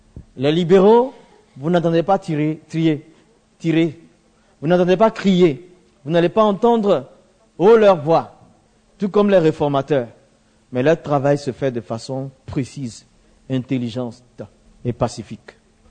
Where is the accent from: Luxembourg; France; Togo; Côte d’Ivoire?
Côte d’Ivoire; Chez nous, en Côte d'Ivoire, ils sont très actifs, eux aussi.